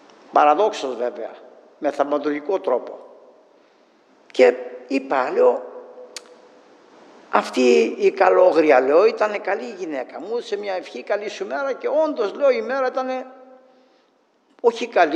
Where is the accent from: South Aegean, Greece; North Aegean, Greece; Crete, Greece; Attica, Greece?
North Aegean, Greece; Chios; μιας και είμαι χιώτης